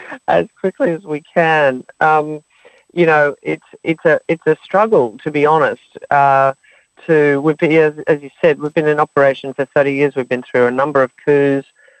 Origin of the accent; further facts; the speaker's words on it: Australia; I was very proud, to be honest, as an Australian